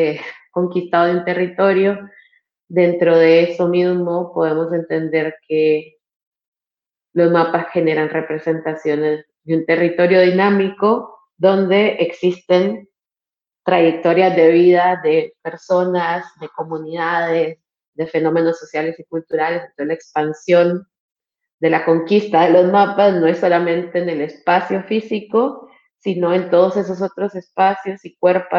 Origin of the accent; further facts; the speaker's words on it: Nicaragua; now in Paraguay; soy de Nicaragua, actualmente viviendo en Paraguay.